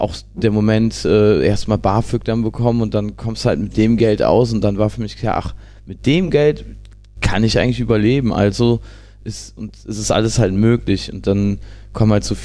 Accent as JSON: {"language": "German", "region": "North Rhine-Westphalia", "country": "Germany", "tie": "born there", "said": "Also ich habe damals im Dorf, wo ich bei Jülich, wo ich geboren bin, da habe ich halt mal einen Schlagzeuger gesehen"}